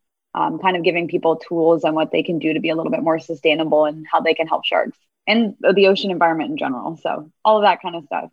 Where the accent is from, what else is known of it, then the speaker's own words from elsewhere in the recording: Miami, Florida, United States; I'm from Miami originally, so Miami, Florida. So I was really lucky and I grew up near the ocean.